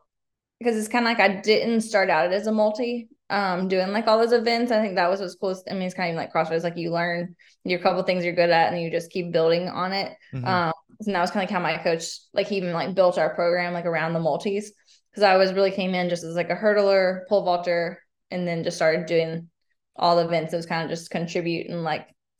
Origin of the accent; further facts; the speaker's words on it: Macon, Georgia, United States; now in Birmingham, United States; It was good. I like loved it. I didn't live, we lived a little bit outside of Macon.